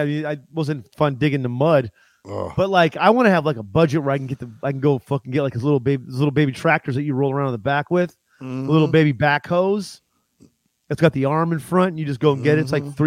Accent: La Puente, California, United States; when I was growing up in California, there was a kid in my neighborhood. Everybody's backyards are so old and overgrown there, you know, when I lived at the time in La Puente in, you know, the 80s.

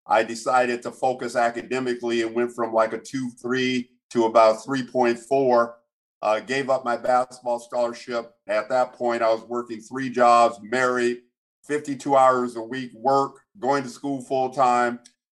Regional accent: Santa Barbara, California, United States; First of all, born and raised in Santa Barbara.

